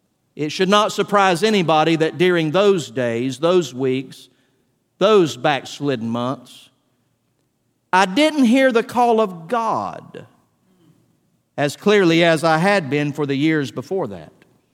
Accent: Valdosta, Georgia, United States; One of my first real jobs growing up in Valdosta was actually to work at what then was a country radio station.

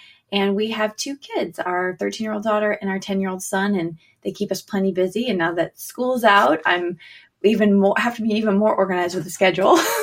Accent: Pennsylvania, United States; moved away as an adult; So I hail originally from Pennsylvania, a small town up in Northeast, and I am the youngest of eight children.

